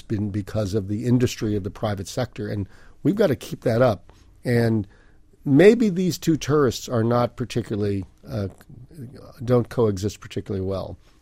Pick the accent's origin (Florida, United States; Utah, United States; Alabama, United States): Florida, United States; Miami Beach; I grew up in Miami Beach. I was born there. So I've seen it for more than half a century.